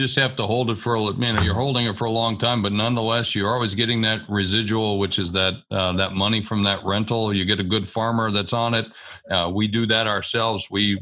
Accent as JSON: {"language": "English", "region": "South Dakota", "country": "United States", "said": "I'm from South Dakota."}